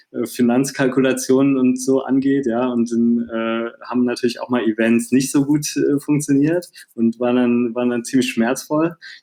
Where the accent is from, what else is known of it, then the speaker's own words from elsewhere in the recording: Dresden, Saxony, Germany; Ich bin gebürtiger Dresdner, habe auch in Dresden dann zu der Zeit gelebt